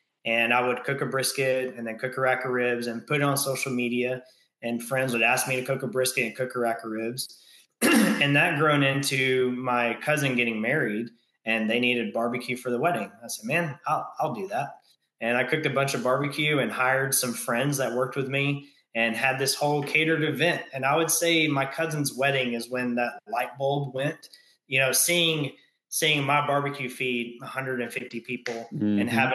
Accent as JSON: {"language": "English", "town": "Hemphill", "region": "Texas", "country": "United States", "tie": "born or raised there", "said": "I grew up in Hemphill and I graduated with, you know, 76 other people."}